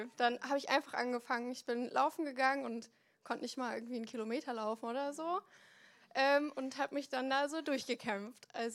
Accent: Gummersbach, North Rhine-Westphalia, Germany; Ich komme aus Gummersbach.

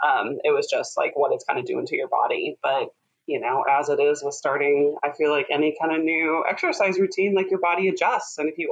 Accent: Minnesota, United States; also born or lived in Illinois, United States; now in Portland, United States; Well, I am a Midwesterner at heart. I grew up in the Midwest, Minnesota and Illinois. So all my family, my roots are there, but I moved out to Oregon moved west, I guess, in like 2005

